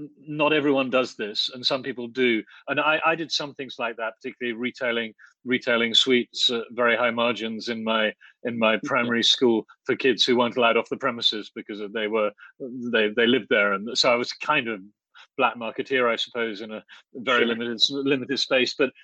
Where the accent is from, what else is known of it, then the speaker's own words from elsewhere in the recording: Oxford, South East England, United Kingdom; there was absolutely nothing like this going on when I was a boy growing up in Oxford.